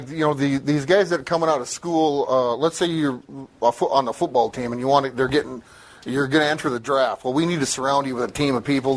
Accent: South Dakota, United States; Like, you know, growing up in South Dakota is kind of barbaric.

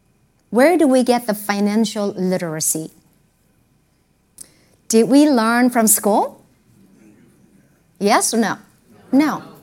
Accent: South Korea; So I'm from Korea.

